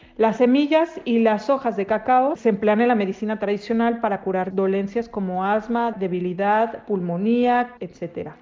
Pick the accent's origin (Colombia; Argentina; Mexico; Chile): Mexico; Así que el cacao ya es patrimonio cultural en mi país.